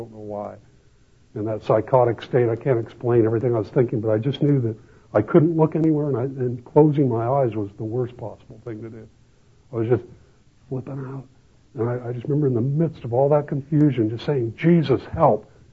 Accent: Los Angeles, California, United States; I grew up in East Los Angeles with Catholic schools all over and very Catholic culture.

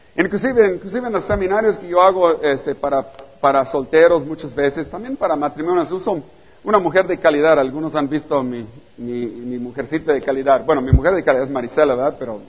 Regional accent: Maneadero, Baja California, Mexico; no sé si aquí en Ensenada, pero en Manadero, en mi pueblo, ¿sabes qué? Casi nadie se casa.

